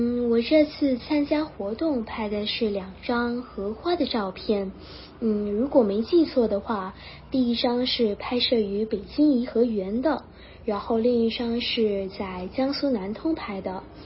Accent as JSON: {"language": "Chinese", "country": "Philippines", "tie": "born or raised there", "said": "今年19岁，来自菲律宾小油莲。我是在菲律宾土生土长的华侨，在这里生活、读书、成长。我基本上每年暑假的时候都会回老家泉州"}